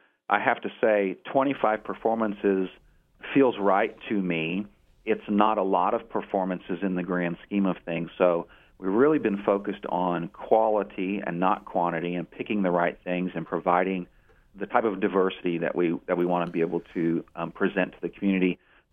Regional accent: Oklahoma, United States; but I'm originally from Oklahoma.

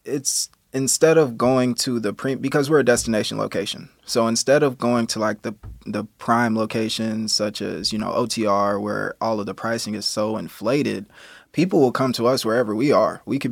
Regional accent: Dayton, Ohio, United States; now in Cincinnati, United States; I lived in the neighborhood because I'm not from Cincinnati. I'm originally from Dayton, Ohio.

